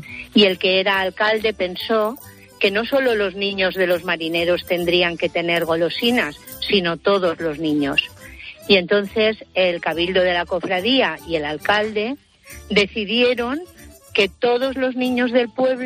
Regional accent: Santa Pola, Valencian Community, Spain; Mi pueblo es Santa Pola, Alicante, Santa Pola, un pueblecito marinero.

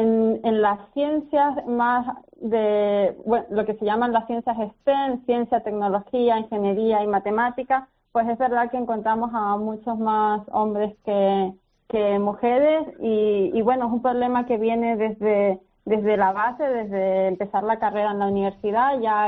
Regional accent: Spain; Sí, creo que soy la única española que lo tiene por el momento.

